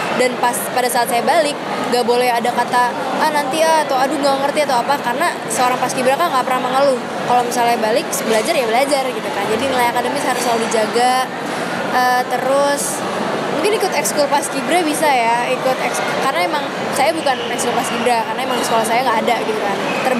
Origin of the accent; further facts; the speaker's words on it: South Jakarta, Jakarta, Indonesia; Apalagi kita berdua datang dari kota Jakarta Selatan kan.